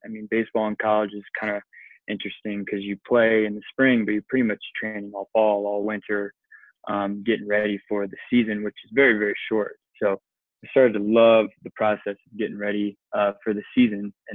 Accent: Michigan, United States; Yeah, so I'm from Michigan originally, and that's how we kind of connected at Eastern Michigan. So grew up in Michigan

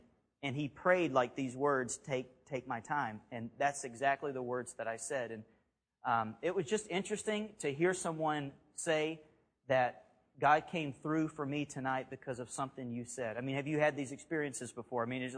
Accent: Alabama, United States; Where we grew up in Alabama, we have hurricanes that come up in the Gulf all the time.

